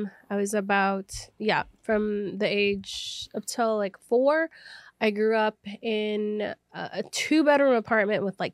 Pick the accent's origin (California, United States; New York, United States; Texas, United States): New York, United States; Long Island; But yeah, it was nice growing up in Long Island.